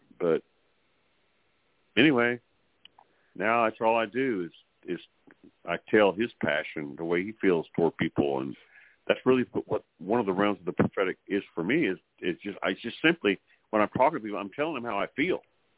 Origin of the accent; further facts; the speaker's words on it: Farwell, Texas, United States; My dad and I were in my hometown, right, where I don't live anymore, of course, and in Farwell, Texas.